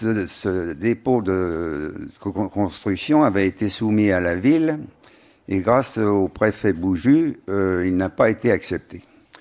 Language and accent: French; Paris, Île-de-France, France; Je suis né à Montmartre il y a 84 ans. Vous voyez, j'ai jamais quitté le village.